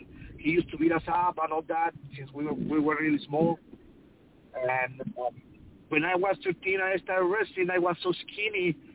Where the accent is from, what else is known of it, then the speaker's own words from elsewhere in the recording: Mexico City, Mexico; English is a second language; now in Los Angeles, United States; Yeah, I'm from Mexico City, but I moved into Los Angeles, California in 1988.